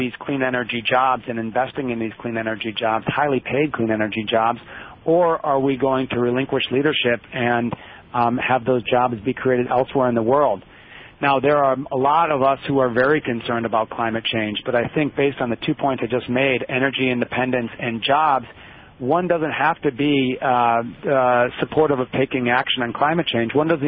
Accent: Michigan, United States; You know, I'm from Michigan, and the Great Lakes, for example, have decreased in terms of the height of the lake

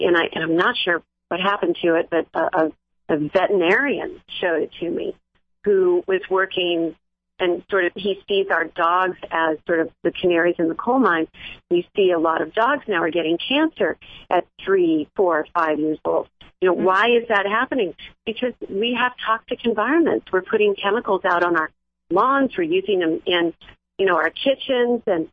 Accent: California, United States; I grew up in California and Chevy grew up in Manhattan.

